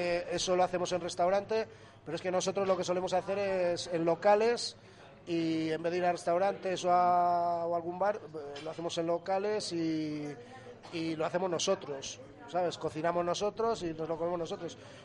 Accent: Villanubla, Castile and León, Spain; aquí prácticamente todos somos de Villanubla, o que tus padres son de Villanubla, o tienes algo de relación con el pueblo

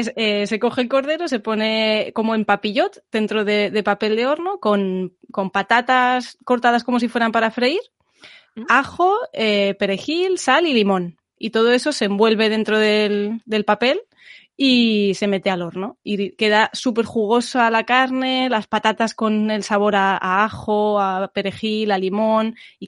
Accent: Region of Murcia, Spain; yo aunque sea catalana de procedencia familiar soy murciana, tengo lo mejor de toda España.

